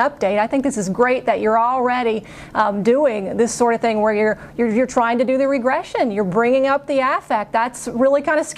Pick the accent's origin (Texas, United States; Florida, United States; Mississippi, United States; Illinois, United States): Texas, United States; Dallas; from Dallas, Texas.